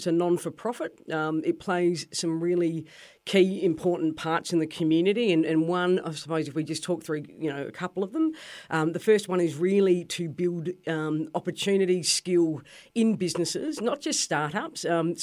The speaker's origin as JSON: {"language": "English", "region": "South Australia", "country": "Australia", "lives_now": "Tasmania, Australia", "said": "So I was originally from Barossa Valley in South Australia and had done work down in Tas before."}